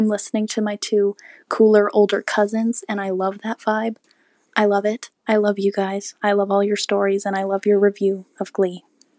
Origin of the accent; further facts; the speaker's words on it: Canada; I'm from Canada, and I don't have an accent, but I can't speak French for you.